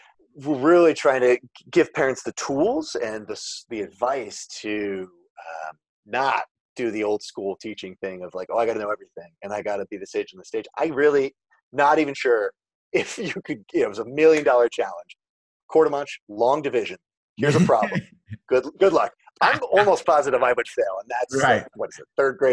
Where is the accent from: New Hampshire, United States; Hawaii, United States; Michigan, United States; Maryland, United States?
Maryland, United States; Baltimore; So I think about Baltimore, my hometown, and the amazing job the Enoch Pratt Library and other nonprofits have done to offer sort of mobile tethering and hotspot areas